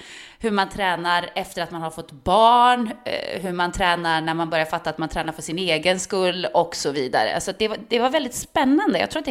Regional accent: Norrland, Sweden; Men jag vet inte om det är för att jag är från Norrland.

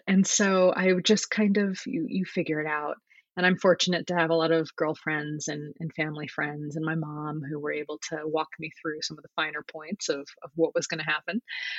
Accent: Connecticut, United States; now in San Francisco, United States; No, I grew up in Connecticut. I moved.

